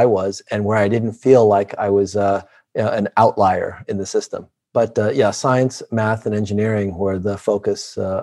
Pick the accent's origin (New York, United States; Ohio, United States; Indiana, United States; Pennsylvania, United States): New York, United States; New York City; also born or lived in Taiwan; to move to Taiwan, lived there until I was about 5 years old, and then we moved to New York City. So I grew up in New York.